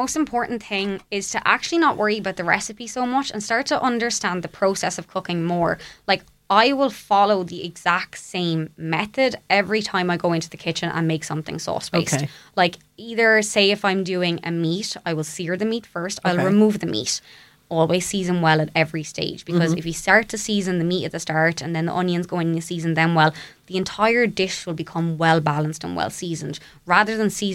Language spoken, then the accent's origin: English; Waterford, Munster, Ireland; there's something really special about growing up in Ireland. And I always took Ireland and specifically Waterford for granted because I was young and I didn't really know how to appreciate what I had back home.